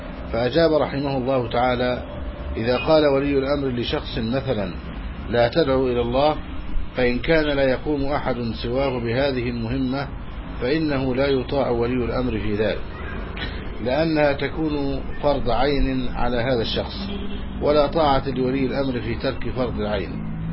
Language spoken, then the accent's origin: Arabic; Egypt